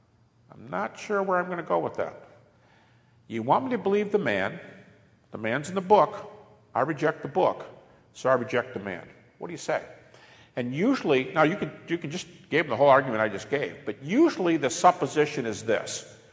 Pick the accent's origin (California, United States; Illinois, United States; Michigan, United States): Michigan, United States; Detroit; I'm from Detroit, and I remember a couple places. One was an inner city situation.